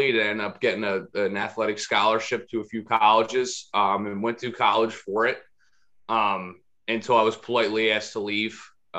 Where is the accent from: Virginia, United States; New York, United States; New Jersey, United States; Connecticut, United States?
New Jersey, United States; I grew up in the suburbs of South Jersey.